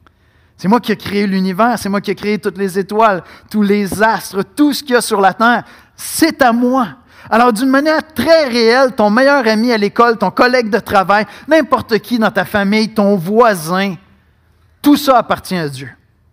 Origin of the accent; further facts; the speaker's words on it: Canada; born there; Mais je reviens avec mon illustration d'être né ici. Comme je vous dis, ce n'est pas pour faire l'éloge total du Canada.